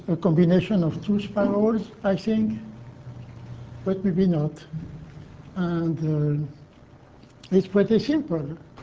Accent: France; English is a second language; This was what interested me in art when I grew up in France.

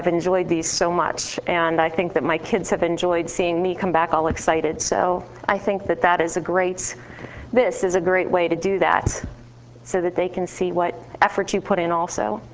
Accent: Pennsylvania, United States; in fact, I'm from Pennsylvania. There was somebody from Penn State University here last year. Our students were all excited about that, seeing that there was somebody from around home.

